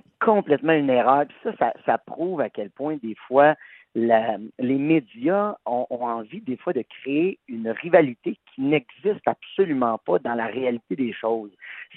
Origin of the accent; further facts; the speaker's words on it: Prévost, Quebec, Canada; c'est à l'époque des bicycles à pédales dans mon village natal, Prévost, où les rues étaient barrées